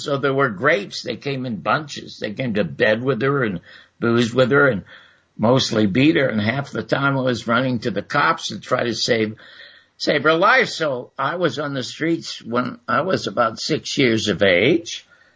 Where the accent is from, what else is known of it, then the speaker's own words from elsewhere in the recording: Toronto, Ontario, Canada; born there; I was born in the Salvation Army Hospital Charity Ward in Toronto.